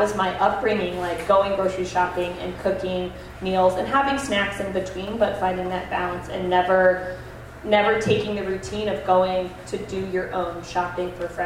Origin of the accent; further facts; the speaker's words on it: Virginia, United States; now in New York, United States; I grew up in Virginia, so definitely our grocery stores did not have those kind of ingredients